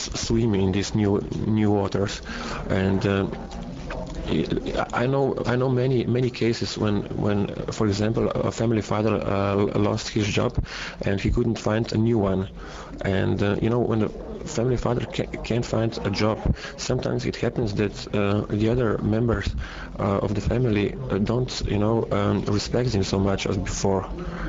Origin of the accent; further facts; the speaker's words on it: Tolmin, Slovenia; this film was shot in my hometown, in Tolmin. It's very close to the Italian border.